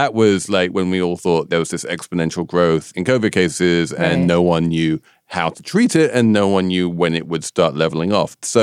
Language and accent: English; United Kingdom; a Brit, right?